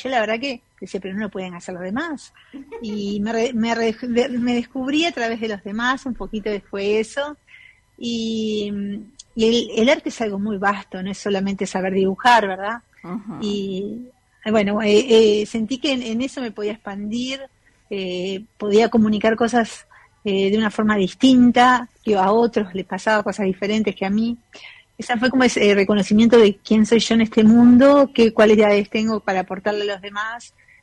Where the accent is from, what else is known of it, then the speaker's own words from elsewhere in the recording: Montevideo, Uruguay; yo nací en Montevideo y crecí en la parte de donde estaban todas las galerías.